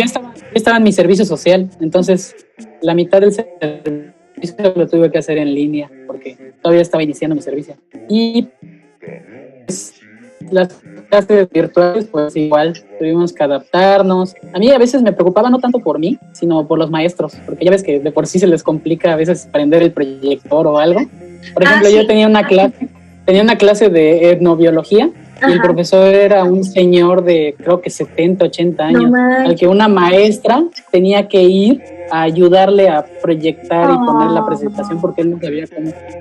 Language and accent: Spanish; Cancún, Quintana Roo, Mexico; yo soy foráneo, ¿no? Entonces, estudio en Mérida, pero soy de Cancún. Entonces, por la pandemia tuve que regresar. Entonces, actualmente estoy en Cancún con mi familia.